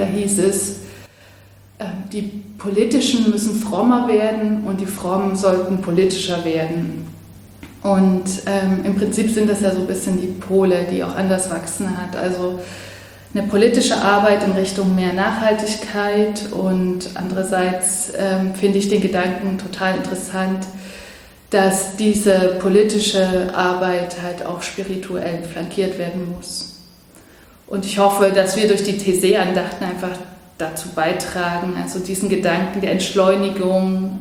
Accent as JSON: {"language": "German", "town": "Dresden", "region": "Saxony", "country": "Germany", "also_born_or_lived": "Basel, Switzerland"}